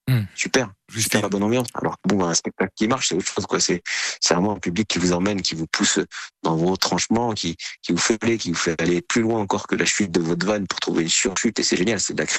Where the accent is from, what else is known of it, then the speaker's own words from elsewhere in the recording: Morocco; Moi, j'ai un spectacle aussi dédié au Maroc parce que j'ai grandi au Maroc.